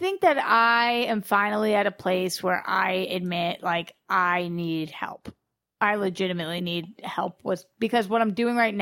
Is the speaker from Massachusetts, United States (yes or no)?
yes; Boston, Massachusetts, United States; now in Los Angeles, United States; I never used to be like this when I came from Boston, but now that I've been out in LA, I so am.